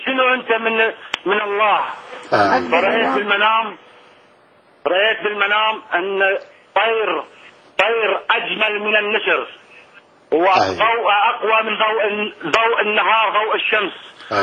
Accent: Iraq; أنا من العابرين وأنا عراقي الجنسية

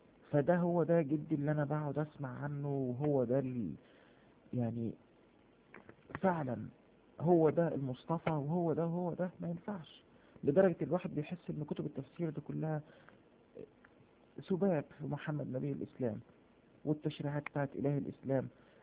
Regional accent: Riyadh, Riyadh Province, Saudi Arabia; also born or lived in Egypt; اتربيت في السعودية في الرياض، كنت متفوق جدا اشكر ربنا

